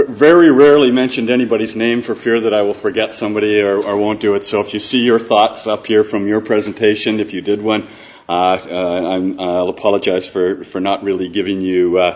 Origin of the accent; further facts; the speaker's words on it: Canada; I did have to introduce myself as a Canadian